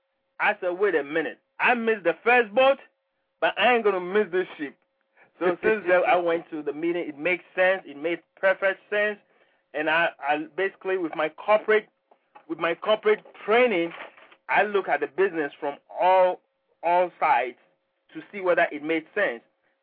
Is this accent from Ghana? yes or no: yes; Ghana; now in United States; I'm originally from Ghana, West Africa. I came to the United States many years ago.